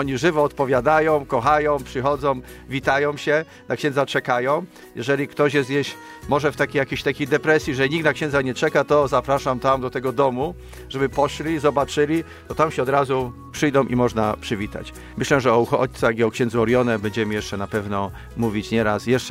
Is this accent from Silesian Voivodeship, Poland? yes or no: yes; Silesian Voivodeship, Poland; pochodzę z pięknych regionów, Beskidu Małego, Żywieckiego